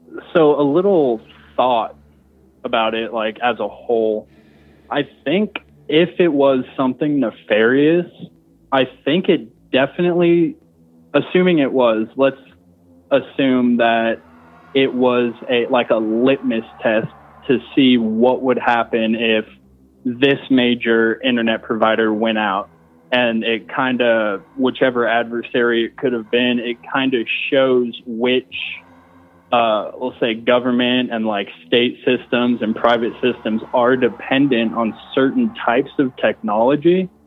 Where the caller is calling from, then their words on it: Denver, Colorado, United States; from Denver calling from my bathroom.